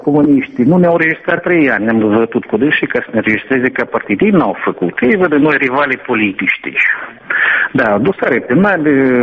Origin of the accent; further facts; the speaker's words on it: Moldova; Suntem moldoveni la noi, Moldova